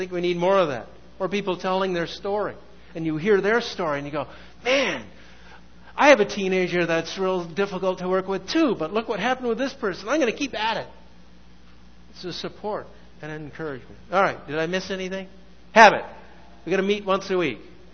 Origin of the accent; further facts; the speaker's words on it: Vancouver, British Columbia, Canada; now in Chicago, United States; I moved to Chicago. I came from Vancouver, British Columbia. Was there 9 years.